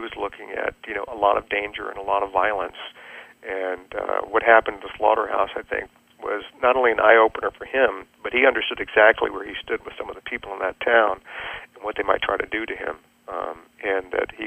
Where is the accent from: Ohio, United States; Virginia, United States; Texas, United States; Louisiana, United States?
Virginia, United States; Richmond; even though I grew up in Richmond, Virginia, there was actually, they had some slaughterhouses